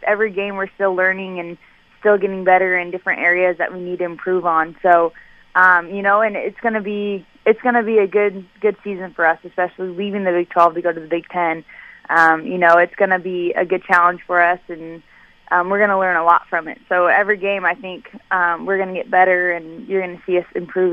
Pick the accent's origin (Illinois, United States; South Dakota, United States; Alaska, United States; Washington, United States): Washington, United States; Covington; I am originally from Covington, Washington